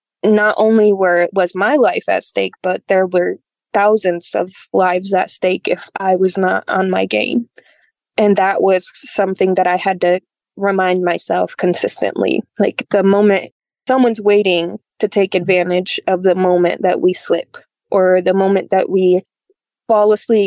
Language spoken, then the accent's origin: English; Kalamazoo, Michigan, United States; we decided to move back to my hometown here in Kalamazoo.